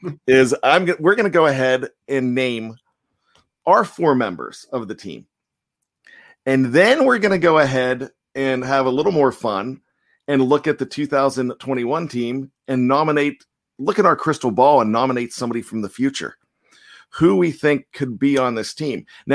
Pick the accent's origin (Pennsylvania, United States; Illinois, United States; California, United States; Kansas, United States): Pennsylvania, United States; Johnstown; now in Pittsburgh, United States; Because that's what we say about Cleveland here in Pittsburgh. But I grew up in Johnstown, so we've been part of that rivalry for years when it comes to Steelers and Browns.